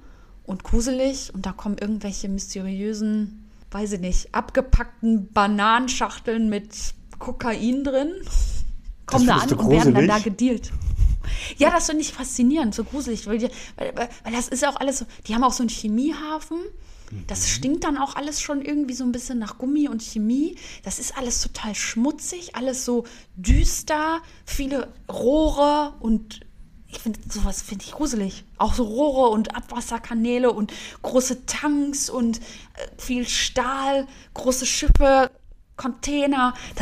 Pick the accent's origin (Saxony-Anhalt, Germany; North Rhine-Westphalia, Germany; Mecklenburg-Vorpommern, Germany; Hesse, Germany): North Rhine-Westphalia, Germany; Soest; ich komme ja ursprünglich aus Soest und da gibt es die Münnetalsperre.